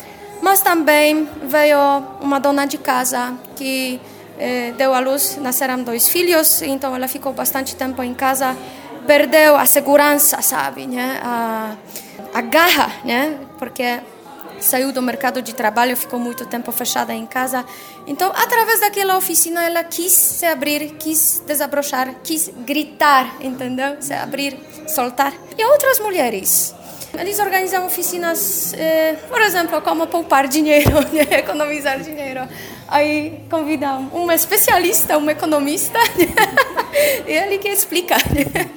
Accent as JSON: {"language": "Portuguese", "country": "Poland", "second_language": "Portuguese", "lives_now": "Brazil", "said": "E já que eu sou polonesa e lido aqui"}